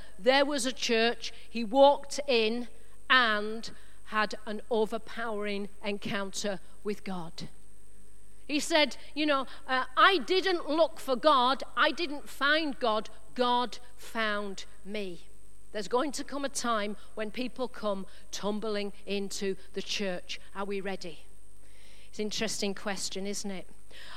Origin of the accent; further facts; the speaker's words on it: Leeds, Yorkshire and the Humber, United Kingdom; accent: posh; now in Brentwood, United Kingdom; As you can hear, I'm not originally from Essex. I'm from Leeds, in case you're spending the rest of the evening working out the accent. So I'm from Leeds with a posh accent.